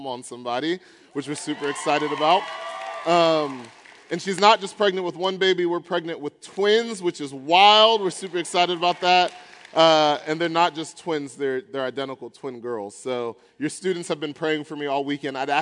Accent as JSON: {"language": "English", "town": "Atlanta", "region": "Georgia", "country": "United States", "said": "I'm from Atlanta, Georgia."}